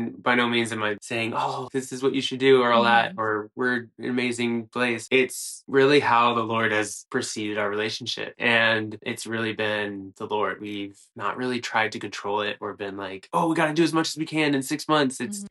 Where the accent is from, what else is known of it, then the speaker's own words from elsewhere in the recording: Kansas, United States; Yeah, so I'll go ahead and start. I grew up in Kansas. And grew up in a Christian home.